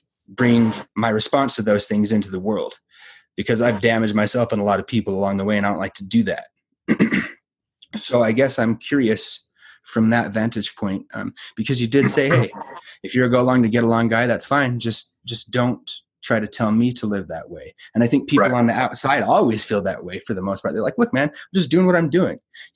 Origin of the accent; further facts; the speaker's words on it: Utah, United States; You know, I grew up in Utah. It's kind of a weird place, but I was the weird kid in school big time.